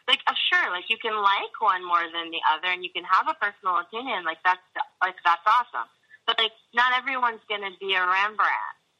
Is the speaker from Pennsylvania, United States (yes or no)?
yes; Pittsburgh, Pennsylvania, United States; I'm gonna do this thing because I'm interesting and I'm from Pittsburgh. Like, you know what I mean? Like, this is where I'm from, so I'm gonna make this art.